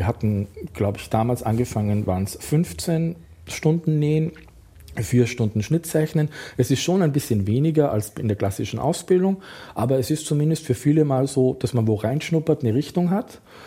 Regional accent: Austria; als Österreicher Tracht, Lederhose, das spielt also im alpinen Bereich

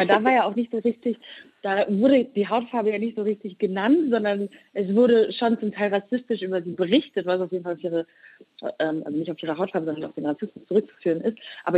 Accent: Rwanda; Ich komme ja auch aus Rwanda, aus Afrika

